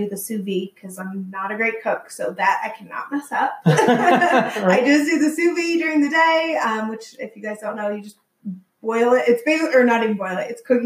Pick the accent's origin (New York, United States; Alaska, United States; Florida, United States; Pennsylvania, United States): Alaska, United States; Anchorage; I'm originally from Anchorage, Alaska, and my dad still fishes every year.